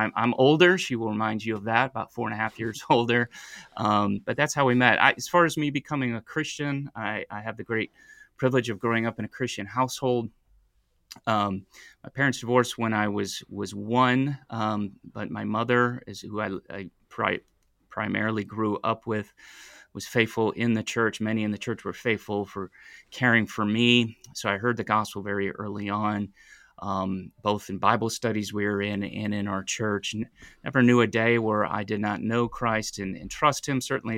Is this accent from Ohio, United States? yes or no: yes; Toledo, Ohio, United States; I'm from Ohio. I'm a native to Toledo, Ohio.